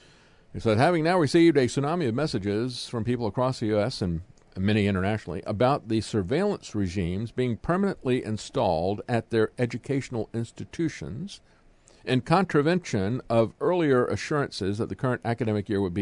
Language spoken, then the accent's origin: English; United States; I'm kind of naive, living in America, growing up in America, it's like, hey, this is a free country, right?